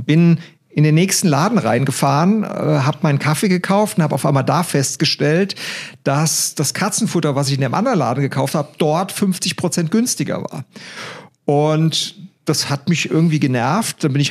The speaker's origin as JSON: {"language": "German", "town": "Idstein", "region": "Hesse", "country": "Germany", "said": "Ich komme aus Idstein, das ist 40 Kilometer von Frankfurt entfernt, bin Unternehmer"}